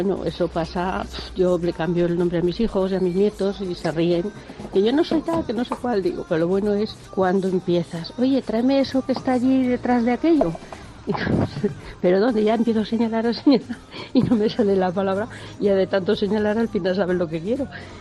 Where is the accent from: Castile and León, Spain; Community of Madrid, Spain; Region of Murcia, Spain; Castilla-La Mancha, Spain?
Castilla-La Mancha, Spain; Cuenca; de Cuenca